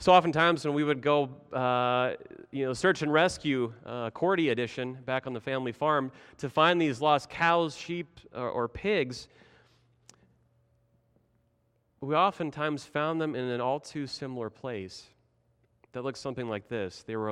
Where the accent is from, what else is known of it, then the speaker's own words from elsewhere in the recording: Nebraska, United States; Back home in my home state of Nebraska, my family, we found this to be true, especially with our livestock, with the cows and the pigs and the sheep.